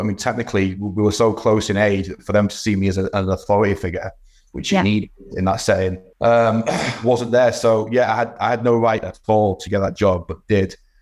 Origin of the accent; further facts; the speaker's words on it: Scarborough, Yorkshire and the Humber, United Kingdom; now in Leeds, United Kingdom; I've been in Leeds for 15 years, but I'm not from Leeds originally. I'm from Scarborough.